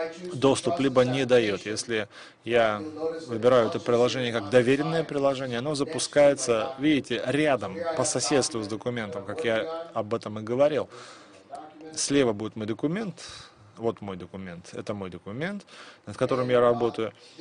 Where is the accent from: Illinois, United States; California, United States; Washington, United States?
Illinois, United States; Chicago; Чикаго надо побольше сделать, потому что я из Чикаго